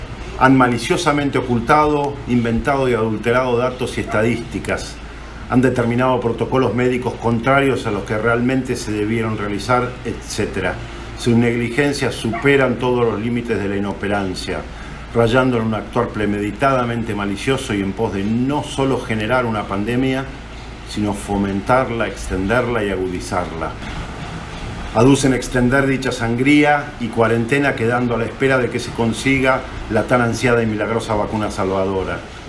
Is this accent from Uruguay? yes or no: no; Argentina; also born or lived in United States; now in Europe; Como argentino, en primer lugar dirijo este mensaje al presidente Alberto Fernández y a todos sus ministros. Y como médico ejerciendo desde hace muchos años en Estados Unidos y actualmente en Europa